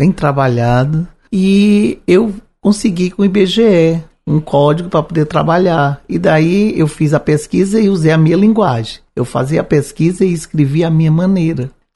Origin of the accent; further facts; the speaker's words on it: Ceará, Brazil; aproveitar que sou cearense